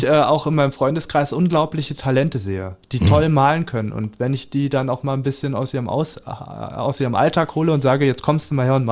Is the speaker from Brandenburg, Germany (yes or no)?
yes; Lübbenau, Brandenburg, Germany; dann habe ich dieses Jahr, Ende des Jahres, eine Ausstellung in Lübbenau im Rathaus, im Spreewald. Da freue ich mich auch sehr drauf, weil da bin ich ja aufgewachsen im Kinderheim. Das ist dann wie nach Hause kommen.